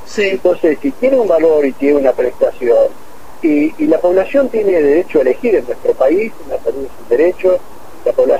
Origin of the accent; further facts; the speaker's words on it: Argentina; en realidad somos argentinos